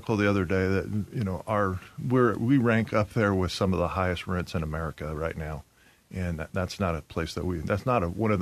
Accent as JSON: {"language": "English", "town": "Las Vegas", "region": "Nevada", "country": "United States", "tie": "born or raised there", "said": "And growing up in Vegas, when I graduated high school, we were about 350,000 people in the whole valley."}